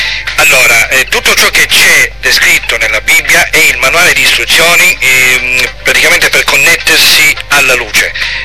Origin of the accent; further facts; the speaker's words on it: Syracuse, Sicily, Italy; io sono da Siracusa